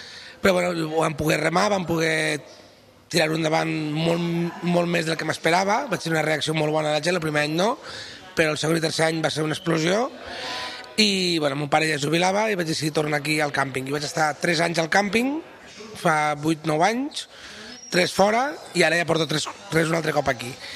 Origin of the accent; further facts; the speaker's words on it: Amposta, Catalonia, Spain; Soc d'Amposta, sí.